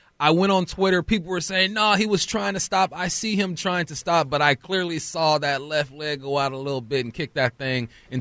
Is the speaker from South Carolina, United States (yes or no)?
no; California, United States; I lean to the Warriors because they're a Cali team. I'm from Cali.